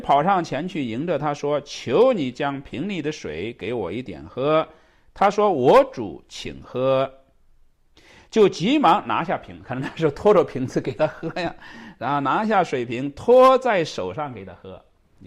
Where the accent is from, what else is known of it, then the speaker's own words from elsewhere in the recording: Henan, China; 我们老家是在河南农村乡下。我们那个家乡是很土的